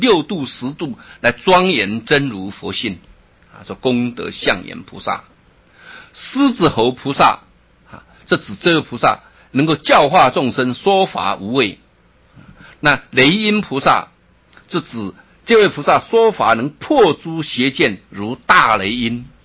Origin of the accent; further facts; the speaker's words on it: China; 所以自信我们中国人讲天嘛